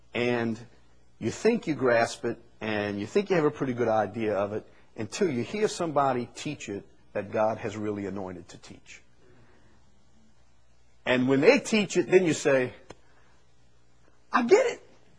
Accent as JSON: {"language": "English", "town": "Chalmette", "region": "Louisiana", "country": "United States", "said": "I never did get English. That's why I talk the way I do. I'm from Chalmette."}